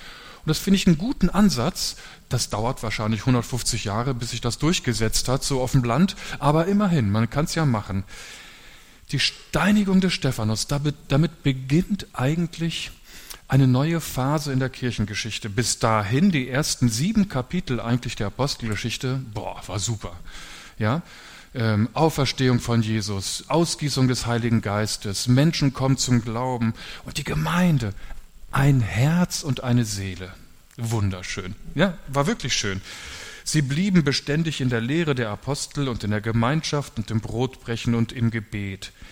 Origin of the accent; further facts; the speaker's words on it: Lower Saxony, Germany; now in Münster, Germany; ich bin gar kein Münsterländer. Ich komme aus Niedersachsen, da bin ich her. Und jetzt lebe ich aber schon länger im Münsterland und in Münster, als ich irgendwo gelebt habe.